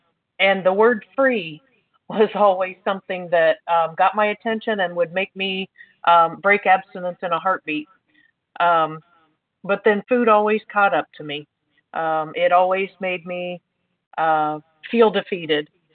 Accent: Indiana, United States; I'm from Indiana.

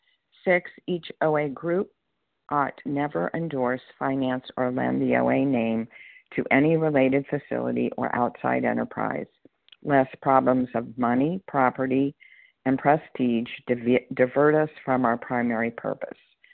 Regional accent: Virginia, United States; from Northern Virginia, grateful, recovered compulsive overeater.

